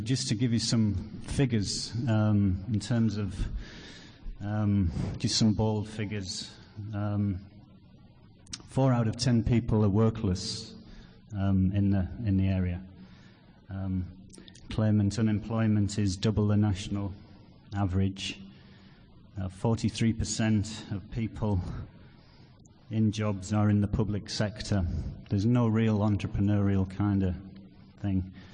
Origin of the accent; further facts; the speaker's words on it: Saltburn-by-the-Sea, North East England, United Kingdom; My hometown is a place, like I said, by the sea, Saltburn by the sea, and it's on the end of the line.